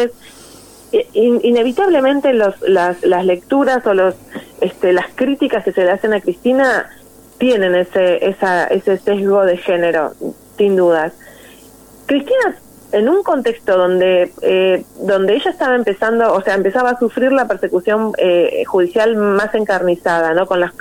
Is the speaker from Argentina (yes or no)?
yes; Morón, Buenos Aires Province, Argentina; soy diputada nacional y todo, pero soy de Morón